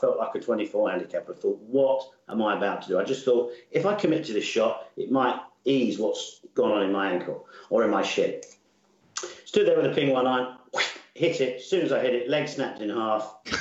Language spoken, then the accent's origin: English; Camberley, South East England, United Kingdom; now in Bracknell, United Kingdom; No, I grew up in Camberley. I've done a lot of traveling. And right now, the home, the domicile, is in Bracknell.